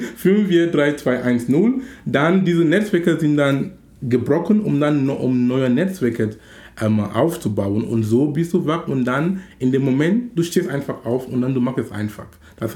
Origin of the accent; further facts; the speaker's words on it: Cameroon; German is a second language; now in Hamburg, Germany; ob es jetzt in Hamburg sind, wo wir jetzt sind, oder in Kamerun, wo ich herkomme